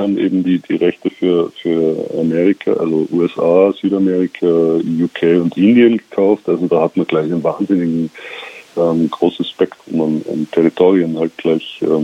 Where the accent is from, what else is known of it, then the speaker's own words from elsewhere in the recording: Austria; wie die Oper bei uns in Österreich vielleicht